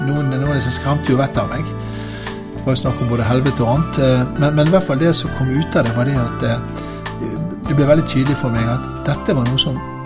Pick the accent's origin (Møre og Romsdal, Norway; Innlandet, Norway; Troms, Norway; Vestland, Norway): Vestland, Norway; Bergen; Jeg vokste opp i Bergen sentrum, gikk på Tangs.